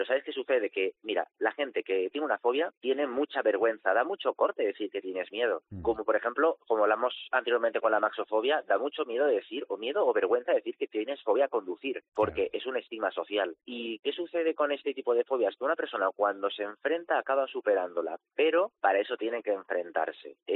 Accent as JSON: {"language": "Spanish", "town": "Alicante", "region": "Valencian Community", "country": "Spain", "said": "Claro, tú y yo que somos de Alicante, ahora nos vamos a Barcelona y vamos en coche"}